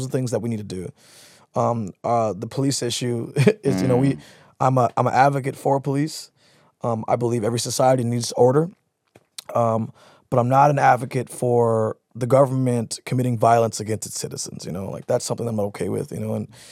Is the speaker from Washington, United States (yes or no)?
yes; Seattle, Washington, United States; I'm also from Seattle, and the place I'm from is not Hollywood